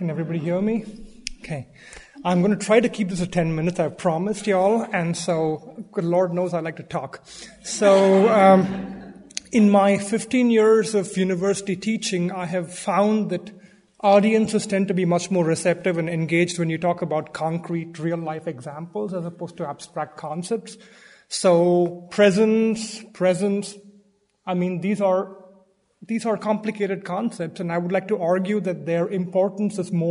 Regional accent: Delhi, India; moved away as an adult; now in United States; I was born and raised in India, in Delhi for the most part, and my father was a constant presence in my life for the 24 years I lived there until I moved to the U.S.

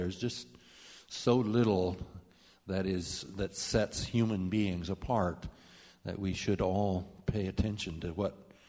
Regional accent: Kansas City, Missouri, United States; And said, I grew up in Kansas City.

